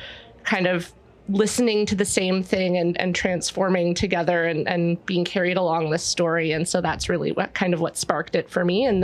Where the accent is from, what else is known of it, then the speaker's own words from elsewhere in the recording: Mississauga, Ontario, Canada; also born or lived in Toronto; Yeah, I grew up in Mississauga. I've lived Mississauga my whole life, except when I took a slight detour out and lived in Toronto, went to U of T for acting as well. And then, yeah, met this guy. We moved back to Mississauga.